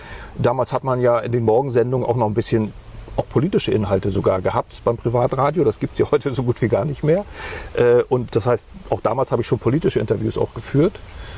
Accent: East Germany, Germany; Ich bin ein Kind der Wende. Wir sind in der DDR aufgewachsen

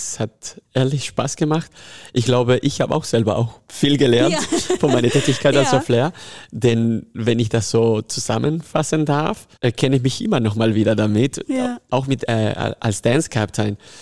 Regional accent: Mendoza, Argentina; Also ich bin in Argentinien geboren, aber in den Bergen. Ah. Also ich bin in Mendoza geboren, fast in der Grenze mit Chile. Und da gibt es kein Meer, es gibt nur Berge

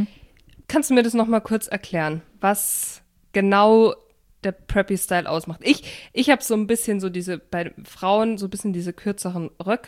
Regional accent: Munich, Bavaria, Germany; wir sind ja aus München, Nähe München.

